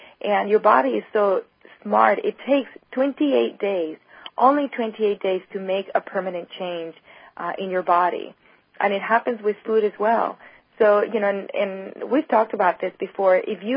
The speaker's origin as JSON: {"language": "English", "country": "Spain", "tie": "born or raised there", "said": "I remember growing up in Spain"}